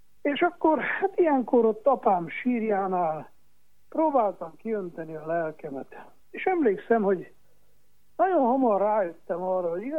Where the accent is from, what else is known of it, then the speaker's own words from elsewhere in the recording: Miercurea Ciuc, Harghita, Romania; én kommunizmus alatt nőttem fel Csíkszeredában